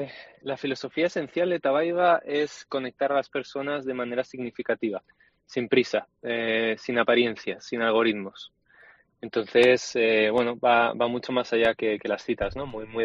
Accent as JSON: {"language": "Spanish", "region": "Basque Country", "country": "Spain", "moved": "as an adult", "lives_now": "Canary Islands, Spain", "said": "Yo soy nuevo en la isla, soy del País Vasco, llevo un año y medio aquí, ya me siento adoptado canario, y amo profundamente esta tierra."}